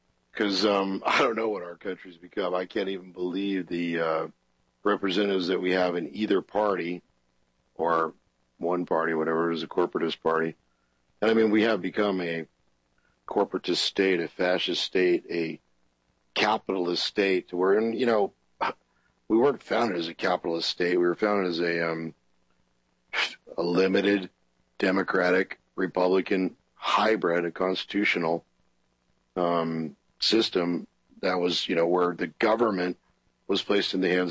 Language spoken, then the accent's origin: English; California, United States; born there; my home state for my parents, I was born in California, as were most of my siblings